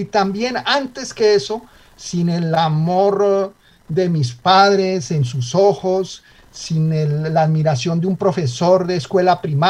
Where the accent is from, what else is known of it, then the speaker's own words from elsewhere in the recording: Colombia; accent: paisa; nunca he dejado mi acento, parezco paisa, aún hablando francés o inglés. Y entonces este profesor me dijo, oiga, ¿y dónde viene ese acento, señor? Y yo le dije, ese viene de Colombia.